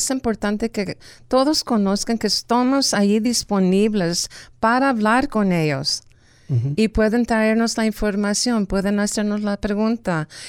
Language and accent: Spanish; Porterville, California, United States; Yo soy nacida en Porterville. Porterville son mis raíces